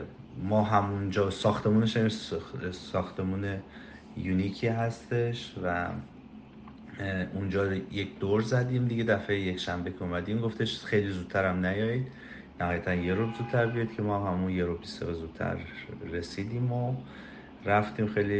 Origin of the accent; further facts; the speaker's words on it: Iran; حالا چون ما ایرانی هستیم شروع میکنن که دلیل سفر رو میپرسن